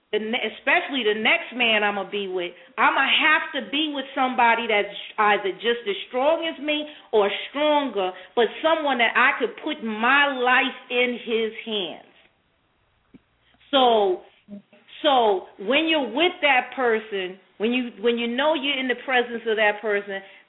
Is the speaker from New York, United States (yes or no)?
yes; Brooklyn, New York, United States; I'm living in New York. I'm from Brooklyn, New York.